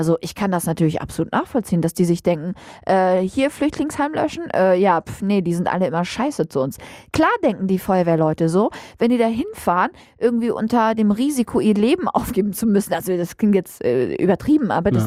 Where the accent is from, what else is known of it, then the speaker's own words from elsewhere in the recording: Lower Saxony, Germany; als arabische Frau war das für mich nicht so ein krasser Kulturschock. Als Ostfriesin war das ein Kulturschock für mich, dieses ganze Schützenwesen. Und jetzt ehre ich das irgendwie sehr, weil ich ja aus einer Stadt komme, wo das Schützenwesen ganz groß ist.